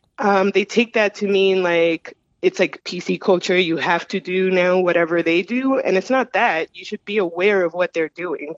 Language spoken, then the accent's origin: English; United States; born there; also born or lived in South America; so I was born in the United States, but then I lived elsewhere.